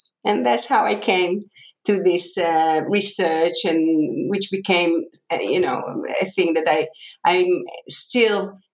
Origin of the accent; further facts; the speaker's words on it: Tel Aviv, Tel Aviv District, Israel; I was raised in Tel Aviv to these parents, to Holocaust in the background